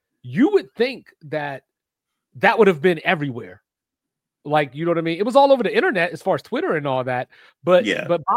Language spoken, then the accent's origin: English; Baltimore, Maryland, United States; it's not just because I'm from Baltimore